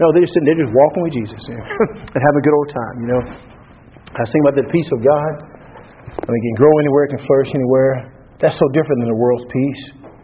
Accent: Texas, United States; I grew up in Texas. You know, I grew up, I don't know, suburbs, kind of in the country a little bit. We had 3/4 acre of land.

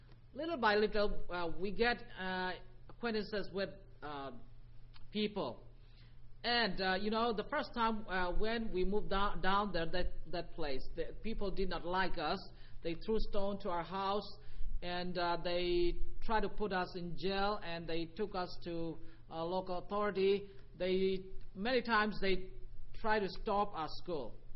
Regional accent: Myanmar; I came from Burma.

